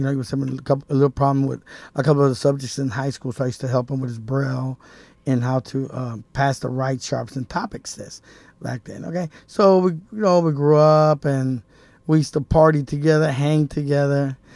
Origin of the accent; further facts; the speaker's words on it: Gardena, California, United States; Gardena, California.